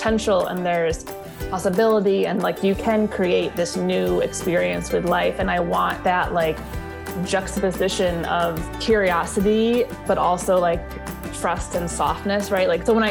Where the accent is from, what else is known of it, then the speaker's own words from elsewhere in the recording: Connecticut, United States; No, I grew up in Connecticut. So kind of okay. New England based, used to the weather here